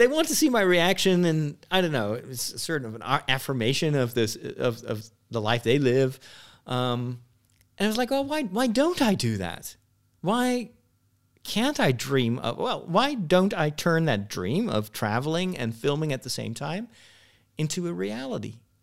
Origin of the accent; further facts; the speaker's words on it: Netherlands; English is a second language; But I always felt more of an international citizen than a Dutchman. Proof is in the pudding. I'm speaking English right now.